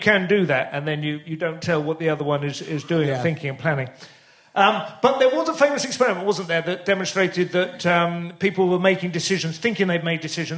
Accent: St Albans, East of England, United Kingdom; I grew up in St Albans.

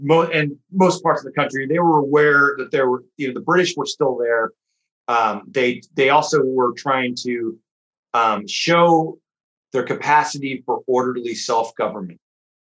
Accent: San Francisco, California, United States; when I grew up in San Francisco, I went to school with a lot of Irish

